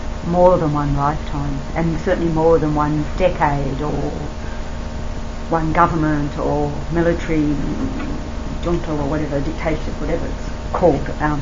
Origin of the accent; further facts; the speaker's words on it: Australia; here am I, Tibetan Buddhist nun, but I'm an Australian Tibetan Buddhist nun. I'm living in the West